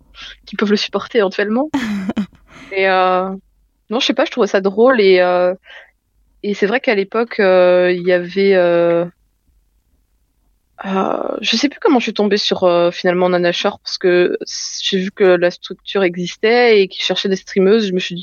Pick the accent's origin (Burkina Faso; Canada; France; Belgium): Belgium; Brussels; J'ai 27 ans et je suis de Bruxelles.